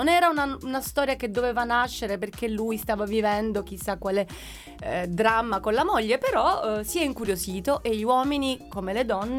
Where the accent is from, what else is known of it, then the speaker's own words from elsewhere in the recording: Apulia, Italy; Vedi, da pugliese ti dico una cosa siciliana